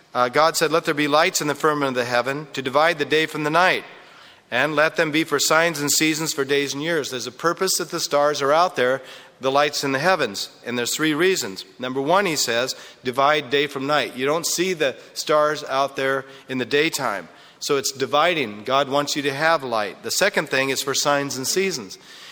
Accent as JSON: {"language": "English", "country": "Ireland", "moved": "yes", "lives_now": "San Diego, United States", "said": "there's a family who we came from Ireland with and ended up in, I think, Detroit. And then we both migrated to, we came to California and they stayed behind"}